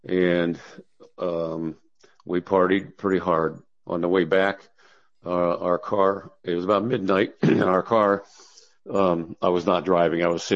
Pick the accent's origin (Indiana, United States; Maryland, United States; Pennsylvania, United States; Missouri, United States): Missouri, United States; I grew up in Missouri